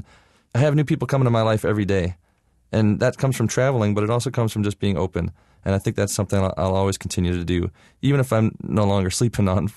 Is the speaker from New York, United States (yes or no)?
no; Michigan, United States; growing up in Michigan and, you know, you see what a lot of people in a lot of parts of the country are going through.